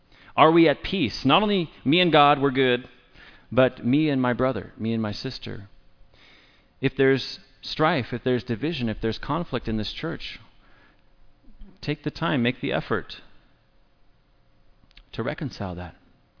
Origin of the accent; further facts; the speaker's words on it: California, United States; I know her because she's from, you know, my hometown in Central California.